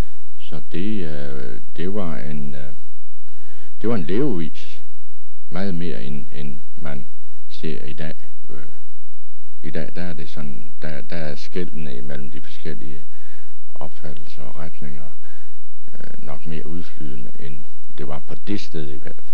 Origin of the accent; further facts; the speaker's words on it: Østerjølby, North Denmark Region, Denmark; jeg er født i Østerjølby på Mors i 29, så jeg bliver så 62 i år.